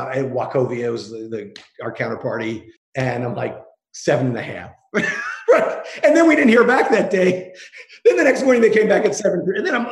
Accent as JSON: {"language": "English", "town": "Miami", "region": "Florida", "country": "United States", "tie": "born or raised there", "said": "I like to think my Miami Heat are kind of the same. I grew up in Miami"}